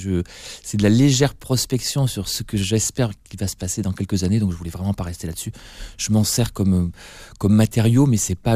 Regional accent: Rodez, Occitanie, France; Moi, je suis de Rodez

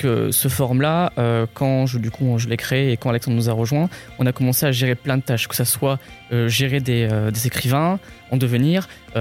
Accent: Bordeaux, Nouvelle-Aquitaine, France; Moi, je viens de Bordeaux à la base

